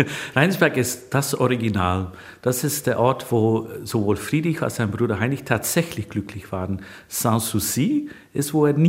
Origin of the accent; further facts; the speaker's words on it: Flanders, Belgium; now in Germany; Da hat meine Heimat zurückgerufen, bin ich acht Jahre oder fast neun Jahre Geschäftsführer und künstlerische Leiter gewesen beim Flandern-Festival von der Abteilung Mechelen und Kempen. Also ich bin immer in Deutschland wohnhaft geblieben.